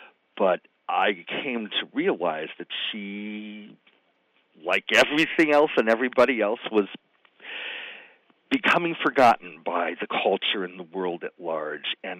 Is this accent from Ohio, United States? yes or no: yes; Beechwood, Ohio, United States; the home I grew up in Beechwood, Ohio, a suburb of Cleveland. I was born there in 1951.